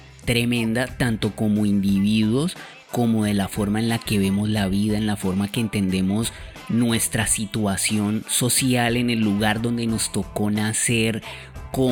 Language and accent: Spanish; Palmira, Valle del Cauca, Colombia; yo estudiaba en la Universidad del Quindío en Armenia y soy de Palmira Valle, igual que Lina.